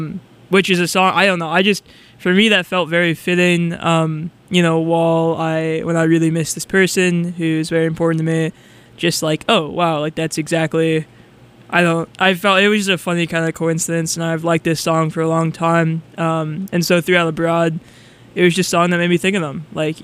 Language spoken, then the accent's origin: English; California, United States; because I grew up in a very summer climate. I'm from Southern California.